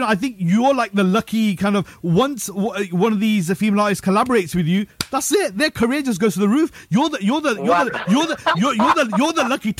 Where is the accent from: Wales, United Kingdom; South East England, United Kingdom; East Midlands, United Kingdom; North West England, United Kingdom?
East Midlands, United Kingdom; Leicester; right here in my hometown, right here in Leicester